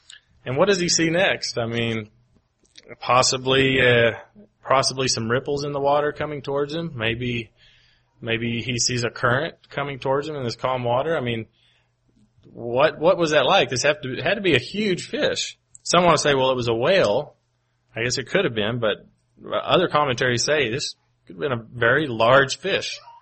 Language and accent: English; Kentucky, United States; Or even growing up in Kentucky, Land Between the Lakes, which is one of the largest man-made lakes.